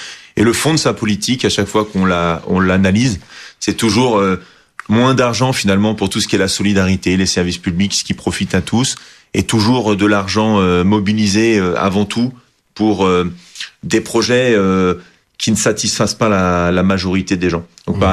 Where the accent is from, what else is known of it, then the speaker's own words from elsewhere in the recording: Champigny-sur-Marne, Île-de-France, France; Je suis né à Champigny, voilà, j'ai 46 ans et j'ai jamais voulu partir de ma ville, c'est ma ville. J'y ai ma famille, mes amis.